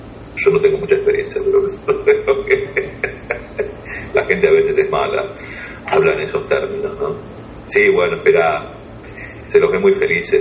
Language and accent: Spanish; Argentina; Bueno, yo soy de Argentina, los helados argentinos no son el helado dulce de leche.